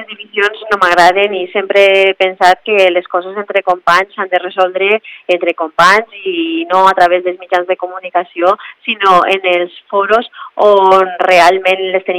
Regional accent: Almassora, Valencian Community, Spain; jo ara en aquests moments estic totalment volcada en l'Ajuntament d'Almassora, en el meu poble

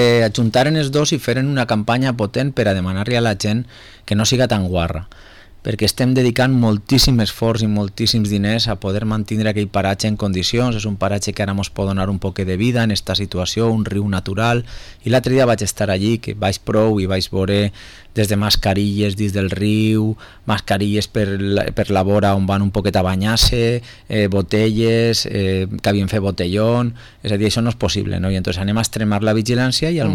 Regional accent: Valencian Community, Spain; I en la nostra cultura d'ací del Mediterrani i en nosaltres especialment com a valencians

